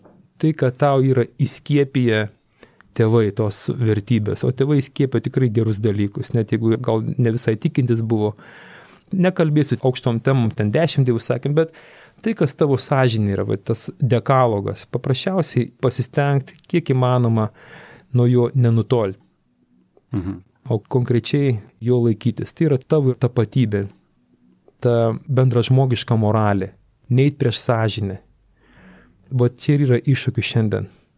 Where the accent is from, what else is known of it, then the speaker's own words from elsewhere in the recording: Šiauliai, Šiauliai County, Lithuania; esu šiaulietis ir tuom labai labai didžiuojasi.